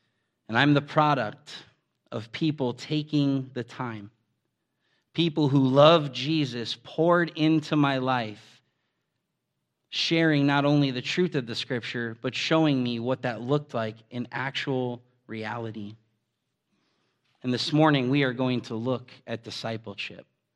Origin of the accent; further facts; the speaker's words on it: Massachusetts, United States; now in Michigan, United States; See, I'm from Massachusetts. So I was actually alone out here in Michigan.